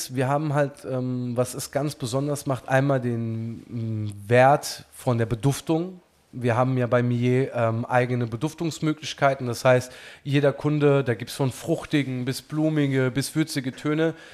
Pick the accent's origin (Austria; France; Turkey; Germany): Turkey; Ich bin ursprünglich aus der Türkei und wir haben da ein Strandhaus mit Zitrusfrüchten.